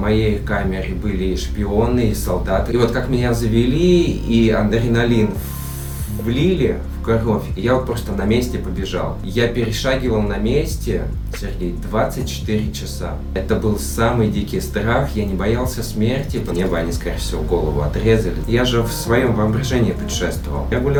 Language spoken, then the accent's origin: Russian; Tomsk, Tomsk Oblast, Russia; Я сам родом с Томска и проехал с Томска до нашего юга Черного моря